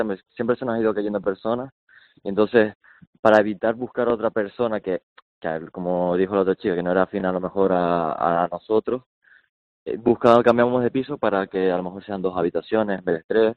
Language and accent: Spanish; Canary Islands, Spain; now in La Laguna, Spain; No, yo soy del sur de Tenerife.